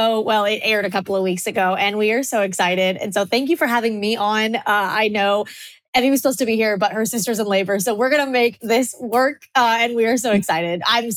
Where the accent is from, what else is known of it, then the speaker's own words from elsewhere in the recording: Kansas, United States; now in Spain; I'm from Kansas, Wicked's, so I have to say that, right?